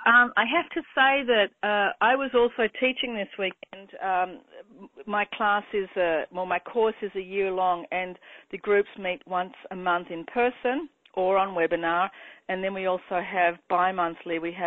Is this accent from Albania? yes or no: no; Australia; now in United States; I am Australian, as you might notice from my accent, and I live here now in America.